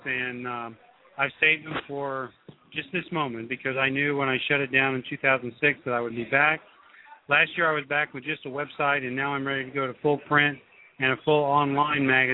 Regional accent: Brownsburg, Indiana, United States; I grew up in Brownsburg, but yet I like Avon, too

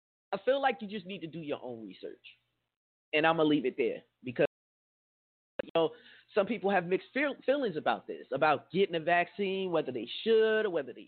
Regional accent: New Jersey, United States; And I'm from the East Coast. So I done blizzards with, like, 2 to 3 feet or more. You know, I've seen heavy snowstorms and that's where I'm from. I'm from New Jersey, so I'm used to that.

